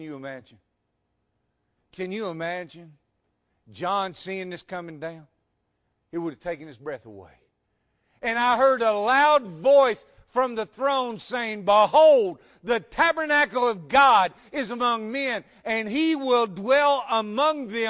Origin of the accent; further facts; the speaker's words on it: Memphis, Tennessee, United States; as a little boy, I grew up in Memphis